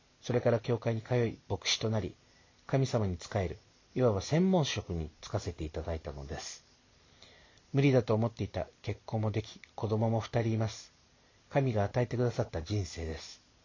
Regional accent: Okinawa, Japan; 生まれも育ちも沖縄県です。

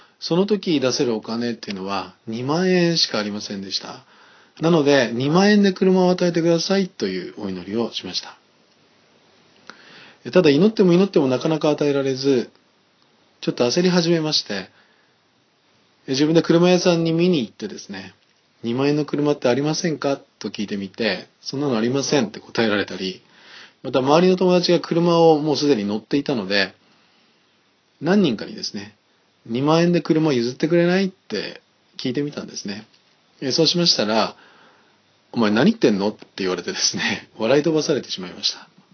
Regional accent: Niigata, Japan; その会社は私の出身地の新潟市にある会社で、車がないと通勤が非常に大変なところにありました。

